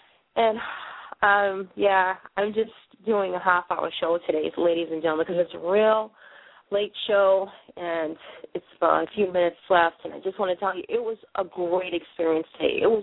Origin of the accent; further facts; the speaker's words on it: Boston, Massachusetts, United States; now in Maine, United States; You know, I'm from Boston. They say wicked pissa. What do you want? Even though I'm up here in Maine